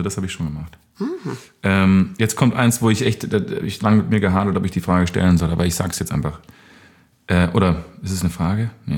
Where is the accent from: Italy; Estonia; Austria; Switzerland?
Estonia; German is a second language; ich komme aus Estonien.